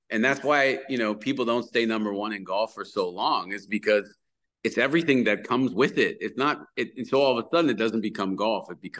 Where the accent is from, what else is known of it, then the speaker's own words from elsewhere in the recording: Canada; We learn more about U.S. history than we do about Canadian history growing up in Canada